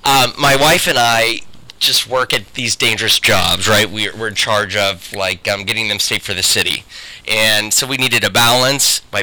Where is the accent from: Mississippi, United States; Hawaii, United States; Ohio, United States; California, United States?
Ohio, United States; Marion; Yeah, I grew up in Marion. I lived in Marion until 96.